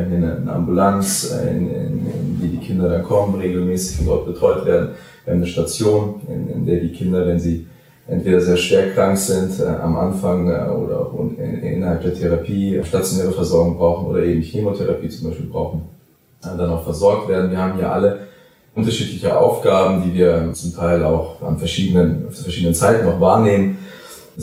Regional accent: Hesse, Germany; Ich komme aus der Gegend von Frankfurt

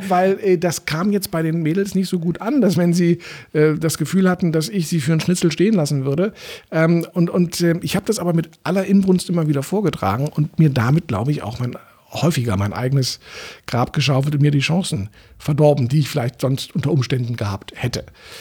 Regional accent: Berlin, Germany; ich bin in Eichkamp aufgewachsen.

